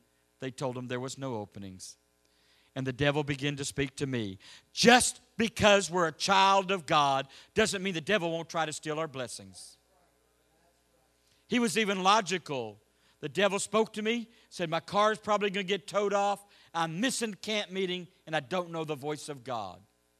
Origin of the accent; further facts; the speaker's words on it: Texas, United States; Now, I'm not like you. I'm from Texas where all the drugs are. Y'all don't have those problems in New York or New Jersey.